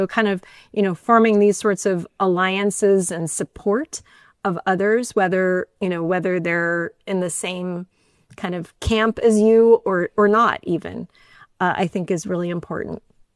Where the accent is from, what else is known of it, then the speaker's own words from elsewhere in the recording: Northeast, United States; now in California, United States; I grew up in the Northeast and it snowed and was crummy a lot. And I moved to California